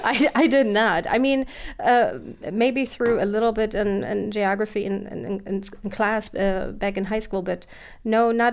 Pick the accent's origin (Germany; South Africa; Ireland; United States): Germany; Berlin; I actually grew up in Berlin, so not winemaking country at all.